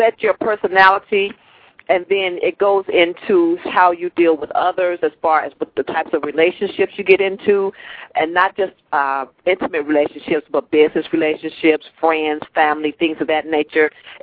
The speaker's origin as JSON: {"language": "English", "town": "Gary", "region": "Indiana", "country": "United States", "tie": "born or raised there", "said": "From there, I knew that even though I was raised in Gary, and I didn't know that I was below the poverty line"}